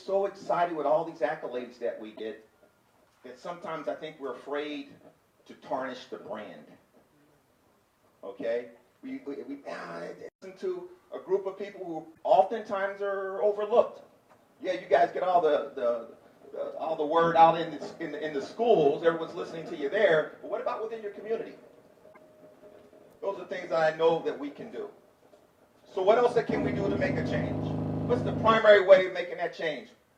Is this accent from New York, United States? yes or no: no; Kansas City, Missouri, United States; I did not grow up here, but I grew up in Kansas City, Missouri. All right, and it has its own history.